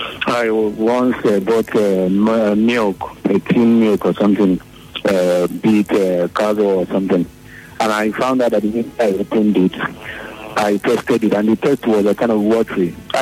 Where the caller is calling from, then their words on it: Oyibo, Nigeria; I'm calling from Oyibo.